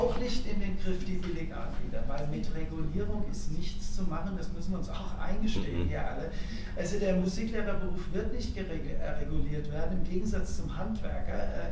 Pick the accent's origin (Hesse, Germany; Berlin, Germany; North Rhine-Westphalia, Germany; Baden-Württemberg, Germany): Hesse, Germany; Also ich komme hier aus Hessen, in Hessen sieht es schlecht aus.